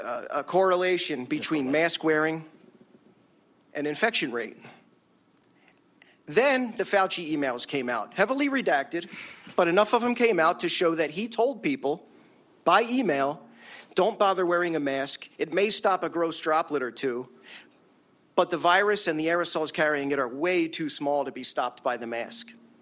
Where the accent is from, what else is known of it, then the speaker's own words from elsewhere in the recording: Denver, Colorado, United States; from Denver.